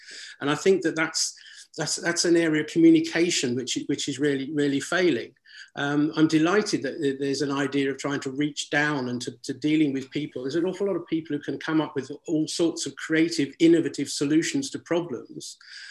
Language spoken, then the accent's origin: English; London, United Kingdom; I'm from London.